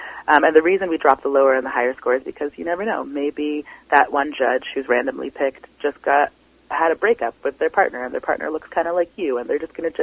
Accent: Toronto, Ontario, Canada; now in Vancouver, Canada; when I came out here from Toronto

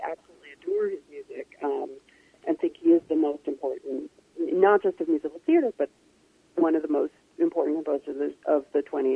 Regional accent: New York City, New York, United States; I was conscious of him growing up in New York City in the late 70s and 80s.

